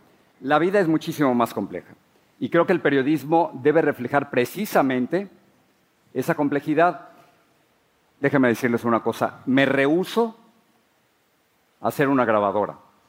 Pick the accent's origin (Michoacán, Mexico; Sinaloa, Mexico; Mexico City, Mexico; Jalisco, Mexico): Mexico City, Mexico; Crecí en la Ciudad de México, soy el mayor de 5 hermanos